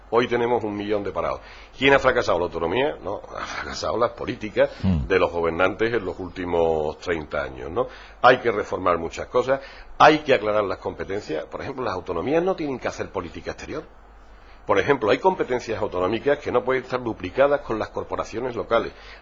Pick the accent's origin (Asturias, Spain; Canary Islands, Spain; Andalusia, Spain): Andalusia, Spain; el cambio profundo, político, económico y social de mi tierra, que es la mejor de España y Europa